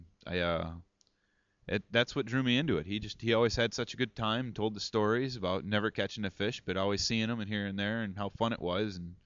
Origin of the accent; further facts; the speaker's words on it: Black Earth, Wisconsin, United States; I'm from Black Earth, Wisconsin, about 20 miles outside of Madison. Born and raised there for a couple years, so.